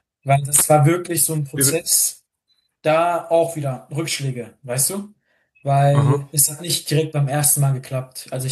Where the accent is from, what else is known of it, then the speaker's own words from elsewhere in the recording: North Rhine-Westphalia, Germany; ich komme aus dem Ruhrgebiet